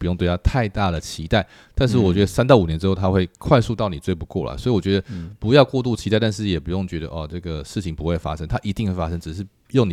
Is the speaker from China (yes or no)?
no; Taiwan; now in United States; 我们身为台湾人不是说自己很差